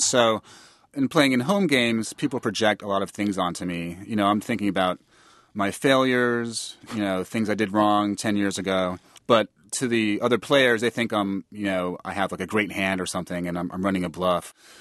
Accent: New York, United States; I'm American, grew up in New York

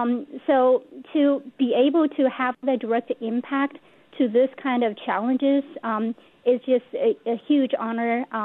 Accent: China; English is a second language; I grew up in China near the longest river in China, Yangtze River, which is also one of the largest and longest river in the world.

